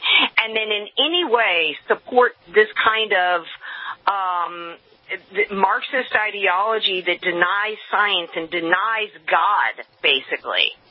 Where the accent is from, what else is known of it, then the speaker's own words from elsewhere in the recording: New Orleans, Louisiana, United States; I grew up in the Deep South. I grew up in the Bible Belt, okay, where, right. You know, I don't know anybody that didn't go to church on Sundays or synagogue on Saturday. New Orleans, we have a large Jewish population in New Orleans.